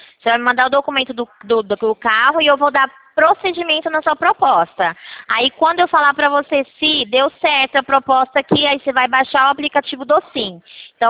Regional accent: Campinas, São Paulo, Brazil; Eu sou aqui de Campinas.

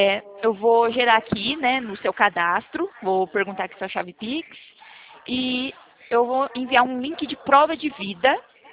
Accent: Americana, São Paulo, Brazil; Eu sou do interior de São Paulo, americana.

